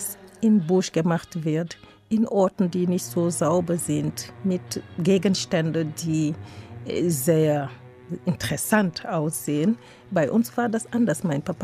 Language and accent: German; Senegal; moved away as an adult; now in Frankfurt, Germany; Ich komme aus dem Senegal und ich lebe in Frankfurt seit jetzt fast 30 Jahren. Ich bin als Studentin hier gekommen, wie das immer so anfängt, und dann bin ich geblieben.